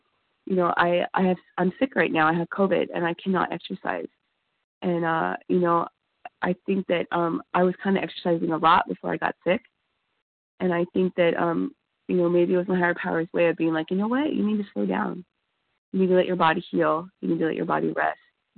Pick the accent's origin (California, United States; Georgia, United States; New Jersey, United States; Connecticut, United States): California, United States; East Los Angeles; I'm from East Los Angeles, California.